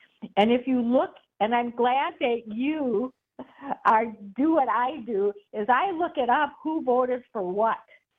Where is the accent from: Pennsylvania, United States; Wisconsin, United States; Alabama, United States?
Wisconsin, United States; Milwaukee; You know, I'm from Milwaukee, and I was a victim of the Deep Tunnel Project